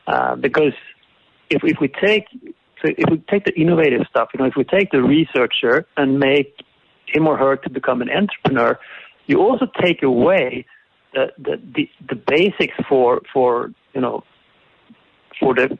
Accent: Sweden; so I'm from Sweden, so I'm coming from the outside, and I would have an outside view here.

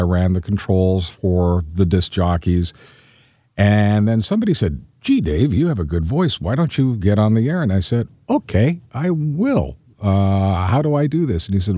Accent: England, United Kingdom; born there; I was born in England.

